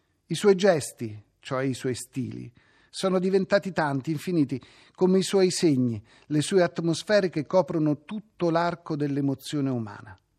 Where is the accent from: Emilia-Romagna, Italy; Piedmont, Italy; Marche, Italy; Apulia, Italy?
Marche, Italy; San Benedetto del Tronto; born there; Sono nato a San Benedetto del Tronto, mio padre è pugliese